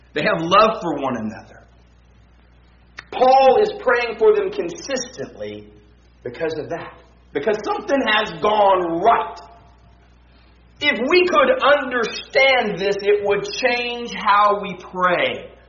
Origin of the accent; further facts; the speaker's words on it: Houston, Texas, United States; I grew up in Houston, so I did not have much experience with snow.